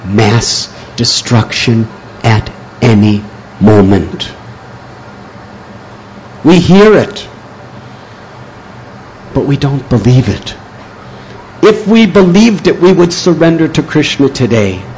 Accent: Chicago, Illinois, United States; I'm from Chicago, so is Trinakartu Prabhu.

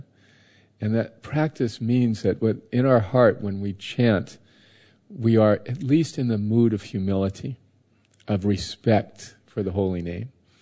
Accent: Florida, United States; I'm from Florida, and in South Florida, all the old people, or many old people, like to go and try to relive their youth.

